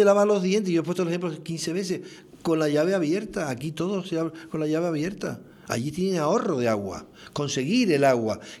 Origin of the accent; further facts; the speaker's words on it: Tenerife, Canary Islands, Spain; Te lo digo con dolor, ¿eh? Yo soy chicharrero.